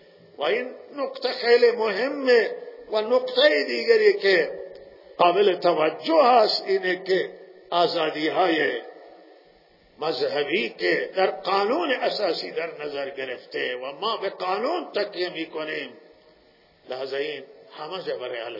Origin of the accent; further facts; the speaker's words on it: Iran; و این حق هر ایرانیه و ما ایرانی هستیم.